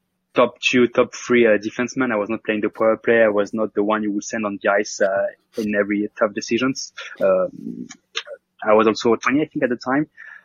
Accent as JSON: {"language": "English", "town": "Grenoble", "region": "Auvergne-Rhône-Alpes", "country": "France", "tie": "born or raised there", "second_language": "English", "said": "growing up in Grenoble, in the middle of the Alps, I had a lot of fun."}